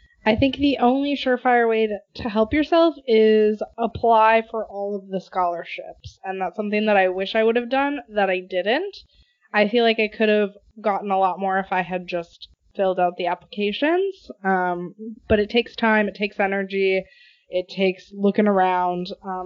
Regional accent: Wisconsin, United States; I did not like growing up in Wisconsin. If you hear me talk about Wisconsin, I will just rant about how I will never move back.

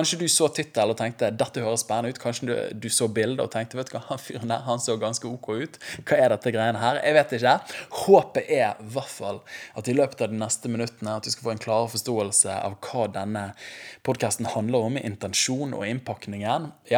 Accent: Bergen, Vestland, Norway; Vi, både meg og min kone, er oppvokst i Åsene, bydel utenfor Bergen. Vi er skikkelig bergensere, men vi er ekstra glad i Åsene bydel, og vi synes det et veldig fint sted.

